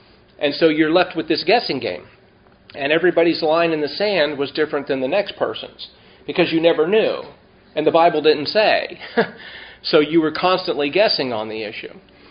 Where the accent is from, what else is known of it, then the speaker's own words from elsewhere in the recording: California, United States; I grew up this way in the Pentecostal church when I grew up as a boy in Southern California, when I was involved in the Four Square Church